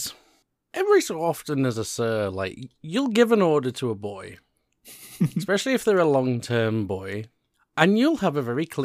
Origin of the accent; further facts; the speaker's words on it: United Kingdom; because we are two British guys, we're going to just use the word sauna.